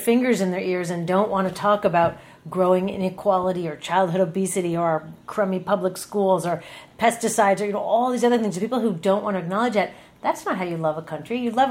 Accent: Seattle, Washington, United States; also born or lived in New York City; now in Berkeley, United States; But, you know, I grew up in Seattle, and then I lived in a lot of other places before I came back, you know, basically home.

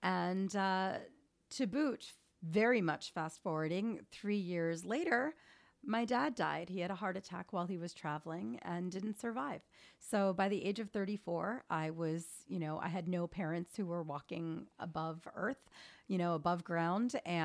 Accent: Philadelphia, Pennsylvania, United States; I'm from Philadelphia originally, so they kept driving back to Philly.

